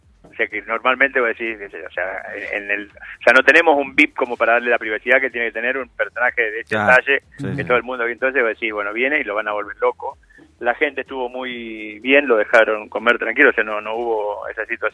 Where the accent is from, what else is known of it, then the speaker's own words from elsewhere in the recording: Argentina; somos Argentina, el primer país del mundo que tiene una ley